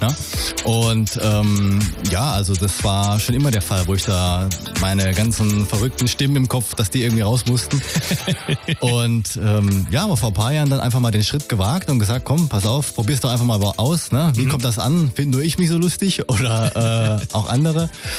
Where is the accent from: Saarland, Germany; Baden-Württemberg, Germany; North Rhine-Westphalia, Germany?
Saarland, Germany; also born or lived in Swabia; aber wohne im Saarland, auch dort aufgewachsen.